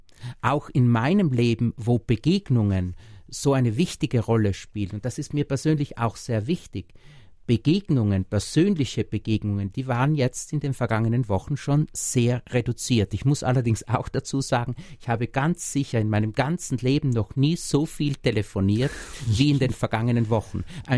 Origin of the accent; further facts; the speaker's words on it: South Tyrol, Italy; Das ist meine Heimat, hier gehöre ich hin.